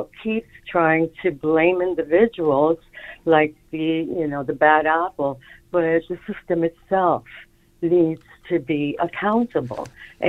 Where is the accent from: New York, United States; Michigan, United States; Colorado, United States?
New York, United States; I live in the Bronx. I grew up in Manhattan. I am a Latina woman.